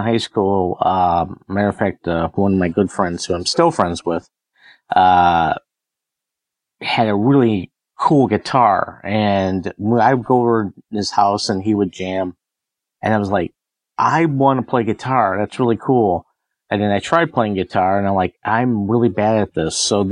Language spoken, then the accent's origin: English; Michigan, United States; Born and raised in Michigan, but I was born outside of greater Detroit, and then we moved up to northern Michigan, I think, in 77, I think.